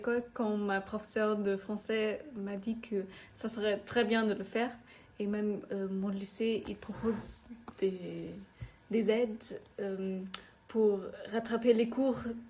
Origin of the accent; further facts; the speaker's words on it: Münchberg, Bavaria, Germany; French is a second language; j'ai aussi 16 ans. Et moi, je viens du Gymnasium Münchberg en Allemagne, dans une très petite ville qui s'appelle Münchberg.